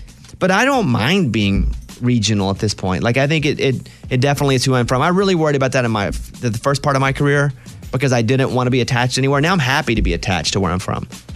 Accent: Arkansas, United States; So yeah, my accent does come out either when I'm tired or when I go back home to Arkansas and I'm there around some of my friends for a long period of time

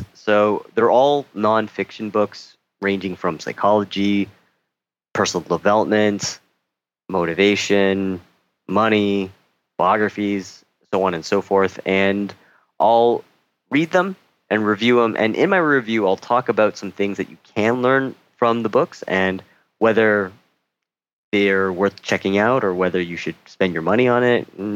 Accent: Toronto, Ontario, Canada; now in South Korea; I'm from Canada, specifically Toronto. And for myself right now, I'm currently living in South Korea, where I work as a teacher.

